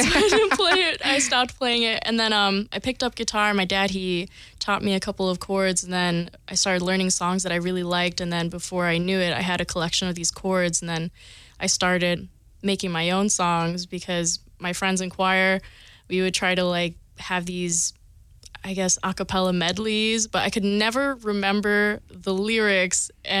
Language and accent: English; Philippines; Oh, yeah. So I am Filipino. So because I'm Filipino, you know, you have to sing karaoke because you have to show up and show out.